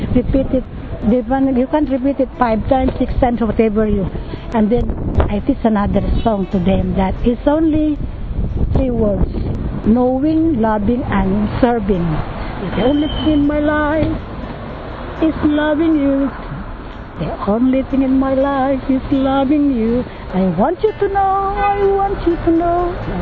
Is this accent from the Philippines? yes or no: yes; Philippines; Philippines.